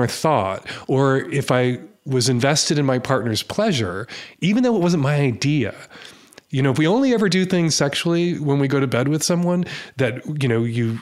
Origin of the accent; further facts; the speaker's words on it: United States; as an American, it's religiosity that correlates with that kind of sexual conservatism